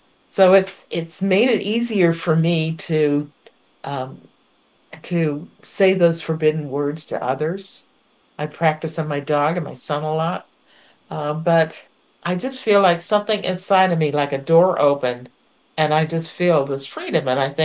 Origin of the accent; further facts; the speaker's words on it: New England, United States; I'm from New England, and I come from a very a family that didn't talk much about our feelings